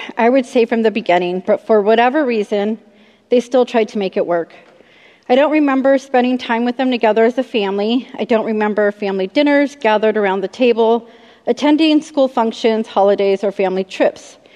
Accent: Long Beach, California, United States; born there; All right, I was born in Long Beach, California in 1976.

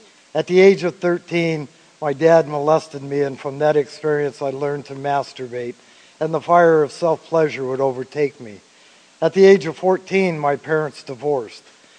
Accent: Portland, Oregon, United States; born there; I was born in Portland, Oregon, right before colored television.

